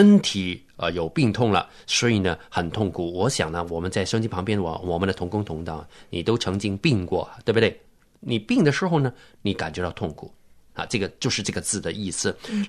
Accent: China

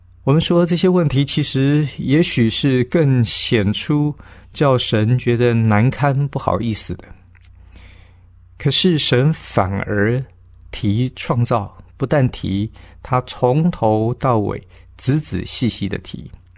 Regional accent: China; 用我们中国人的话讲，神好像哪壶不开提哪壶。

